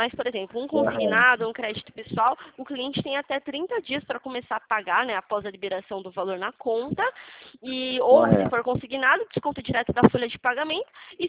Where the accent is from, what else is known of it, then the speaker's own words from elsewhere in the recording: Atibaia, São Paulo, Brazil; Eu sou de São Paulo, na verdade do interior de São Paulo, Atibaia.